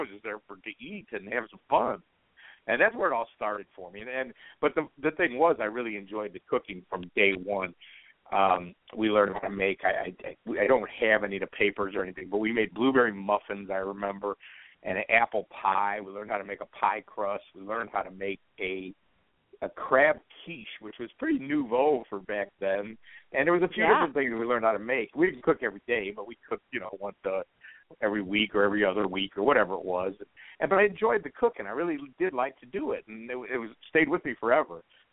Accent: Chicago, Illinois, United States; Well, I'm a Chicago Bears fan because I grew up in Chicago my whole life.

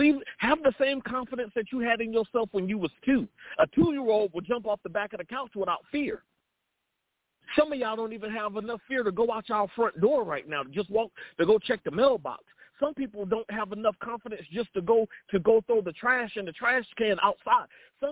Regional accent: United States; I'm American through and through, whether your government recognizes that or not.

